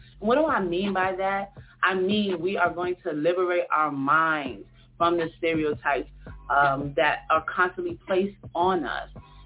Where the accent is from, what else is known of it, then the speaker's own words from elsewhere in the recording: New York City, New York, United States; growing up in Harlem where we're like black Mecca, you know what I mean? I'm surrounded by my people all day.